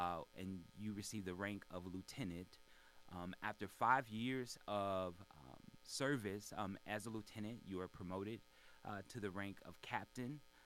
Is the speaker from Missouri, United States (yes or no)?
yes; St. Louis, Missouri, United States; I'm from St. Louis, born and raised.